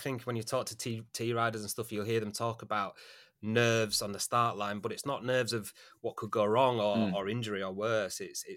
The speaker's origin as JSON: {"language": "English", "town": "Huddersfield", "region": "Yorkshire and the Humber", "country": "United Kingdom", "said": "we're both from Huddersfield, and he was kind of a bit of a local celeb."}